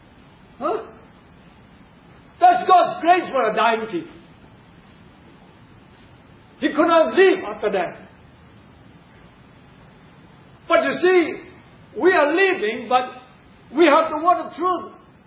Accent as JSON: {"language": "English", "country": "Philippines", "said": "Let me know, I'm Filipino, but I say hello, hello."}